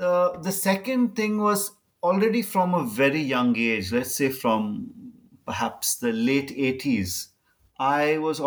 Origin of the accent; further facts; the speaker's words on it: Goa, India; So growing up in Goa in the 80s, when we were in some ways still freshly integrated into India, was not easy.